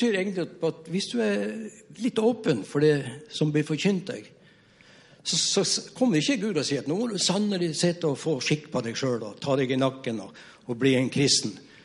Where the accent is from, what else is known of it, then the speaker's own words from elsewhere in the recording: Skudeneshavn, Rogaland, Norway; jeg ble spurt av menigheten hjemme i Skudeneshavn om jeg kunne besøke en dame